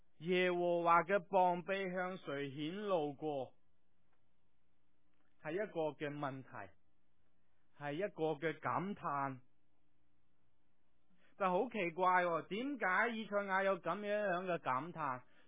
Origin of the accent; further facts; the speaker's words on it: Guangdong, China; 咁我哋广东人有一句说话叫咩啊？